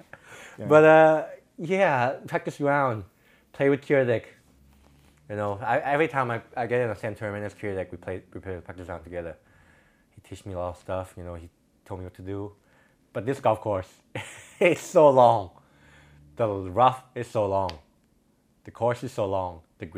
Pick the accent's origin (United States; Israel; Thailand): Thailand; English is a second language; I was going to say, I'm from Thailand. I'm your biggest fan.